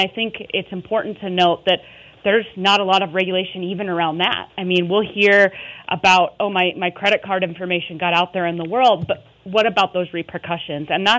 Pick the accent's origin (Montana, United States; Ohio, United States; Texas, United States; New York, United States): Montana, United States; Billings; I was born and raised in Billings and, you know, graduated from high school and did everything I could to not be in Billings